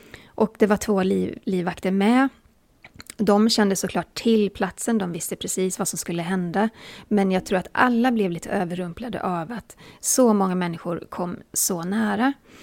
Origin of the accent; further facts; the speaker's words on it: Borås, Västra Götaland County, Sweden; Jag är från Borås och jag har hela mitt liv sagt intervju.